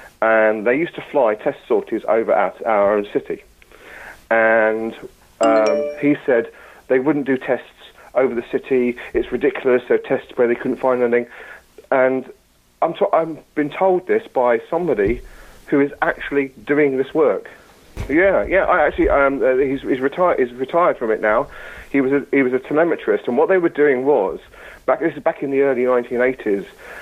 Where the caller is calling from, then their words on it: United Kingdom; from the UK.